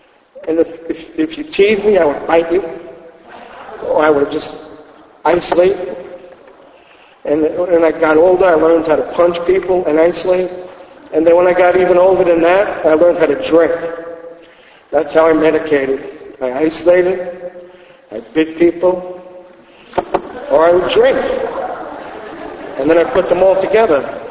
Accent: Rockaway, New York, United States; also born or lived in Queens

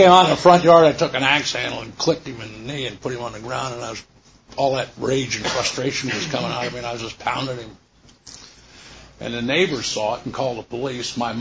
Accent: Leesburg, Florida, United States; This is in Lake County. I grew up in Leesburg.

